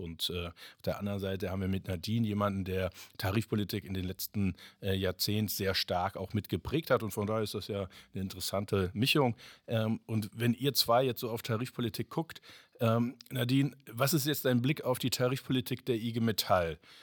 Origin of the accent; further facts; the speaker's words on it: Cologne, North Rhine-Westphalia, Germany; Viele wissen, ich komme ja aus Köln